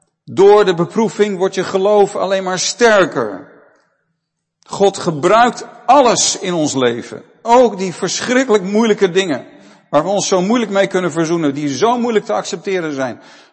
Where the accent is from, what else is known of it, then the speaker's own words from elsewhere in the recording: Aerdenhout, North Holland, Netherlands; Ik ben opgegroeid in Aardenhout, dat ligt naast Heemstede. Ik zat op de middelbare school in Heemstede.